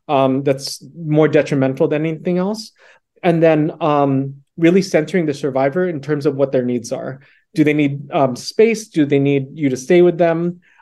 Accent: California, United States; ever since I was a little kid, I grew up in California, and we are immigrants to the U.S.

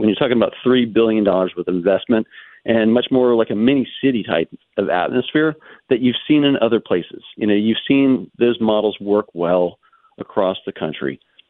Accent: Prince William, Virginia, United States; when I was growing up, I grew up in Prince William.

